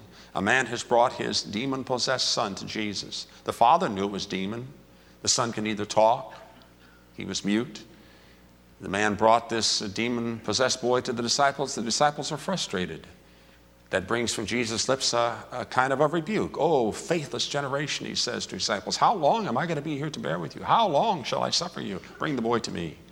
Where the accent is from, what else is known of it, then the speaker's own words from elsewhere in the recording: West Virginia, United States; Now, I'm from West Virginia. I haven't been around, but I have seen the sun rise and watched the chicken lay the egg.